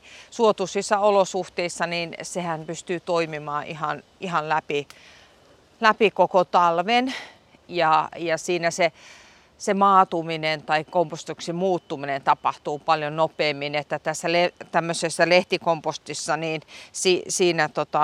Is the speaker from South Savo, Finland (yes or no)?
no; Vihti, Uusimaa, Finland; Ennen vanhaa maalla, mä itse kun olen Vihdistä